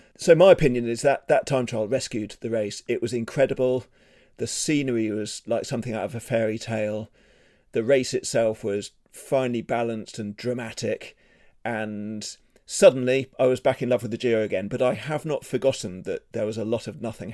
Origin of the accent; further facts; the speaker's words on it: United Kingdom; So I'm British. So I'm well within my comfort zone talking about the weather.